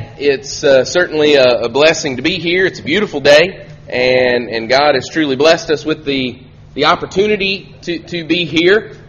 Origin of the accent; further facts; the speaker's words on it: Loudon, Tennessee, United States; a young man that I grew up with in Loudoun, Tennessee is with us today.